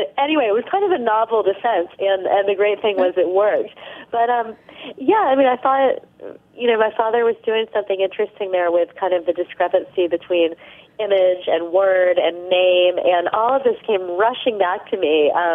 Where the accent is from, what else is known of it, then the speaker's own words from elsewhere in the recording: North Carolina, United States; I come from North Carolina originally, where there's a huge store put on kind of politeness and etiquette.